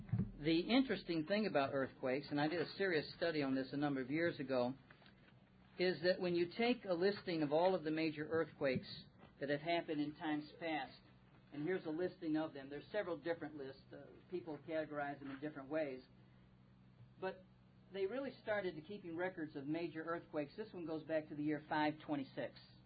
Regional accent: Dyersburg, Tennessee, United States; and I was raised in Dyersburg, Tennessee. Matter of fact, my home was 12 miles southeast of Dyersburg, Tennessee.

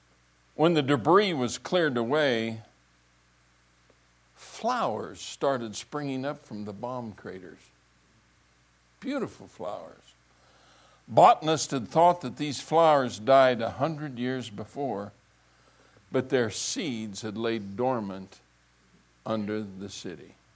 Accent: Pueblo, Colorado, United States; I said, "Well, I'm from Pueblo, Colorado. You've never heard of it."

